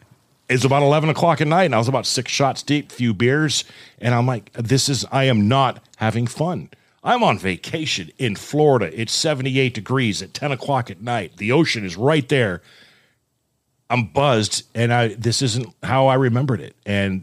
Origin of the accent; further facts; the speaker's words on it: Ireland; I'm Irish, so I'm pretty good at drinking